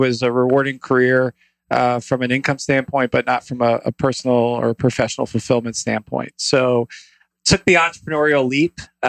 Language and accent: English; Maryland, United States; Yeah, I'm actually a rare D.C. native. Grew up in the D.C. suburbs, like my partners, Ted Ike and Chef Dimitri. We're all Montgomery County kids.